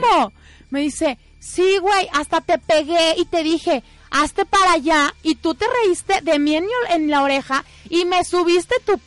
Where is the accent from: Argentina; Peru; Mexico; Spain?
Mexico; Ciudad Valles, San Luis Potosí; nosotras somos de Valles y ella se vino de vacaciones